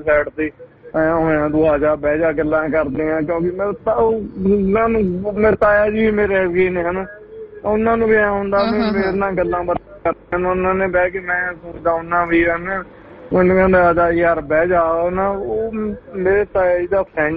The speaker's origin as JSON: {"language": "Punjabi", "town": "Patiala", "region": "Punjab", "country": "India", "said": "ਮਤਲਬ ਉਹ ਕਿਹੜੀ ਮਤਲਬ ਮੇਰੇ ਸ਼ਹਿਰ ਨਾਲ ਕਿਹੜੀ ਸਾਂਝ ਆ ਤੁਸੀਂ"}